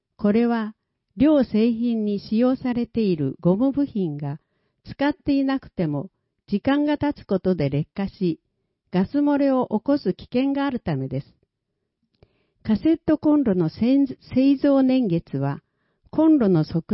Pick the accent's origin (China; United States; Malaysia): Malaysia; Japanese is a second language; now in Japan; 今回は私の母国、マレーシアの政治について紹介します。